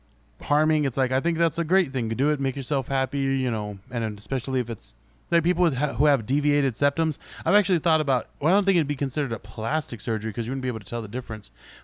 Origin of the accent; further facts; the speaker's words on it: Texas, United States; And I was like, no, I'm from Texas.